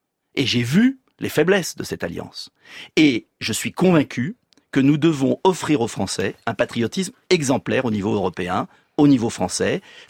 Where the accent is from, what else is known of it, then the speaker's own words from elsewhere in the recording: France; je suis français, je suis gaulliste, je suis un gaulliste social